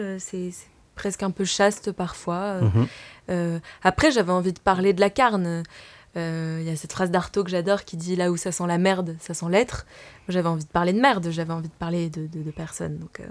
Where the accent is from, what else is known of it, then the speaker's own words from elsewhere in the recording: Marseille, Provence-Alpes-Côte d'Azur, France; Hein, j'ai grandi à Marseille, et quand on grandit à Marseille, on grandit forcément avec le rap